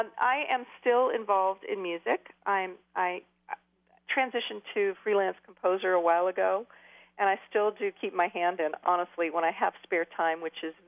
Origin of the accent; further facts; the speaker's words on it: California, United States; I mean, I grew up in California where there's everything under the sun here.